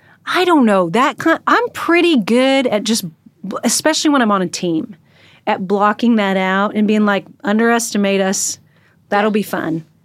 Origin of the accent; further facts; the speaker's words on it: Washington, United States; We're from completely different parts of the country. Mm-hmm. He's from Texas and I'm from Washington.